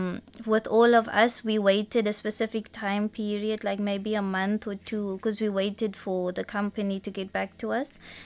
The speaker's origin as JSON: {"language": "English", "country": "Botswana", "second_language": "English", "moved": "as an adult", "lives_now": "Oman", "said": "when I say I'm from Botswana, they say, where is Botswana?"}